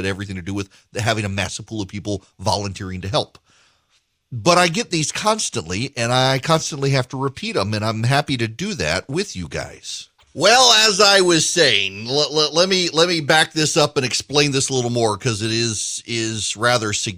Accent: Dubai, United Arab Emirates; When I was a kid, I grew up in Dubai.

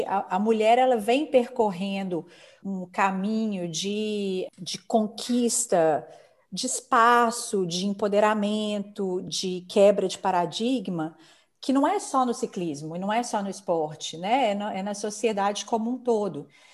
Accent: Belo Horizonte, Minas Gerais, Brazil; moved away as an adult; now in Lausanne, Switzerland; Então eu mudei do Brasil de Belo Horizonte para Lausanne em janeiro de 2009.

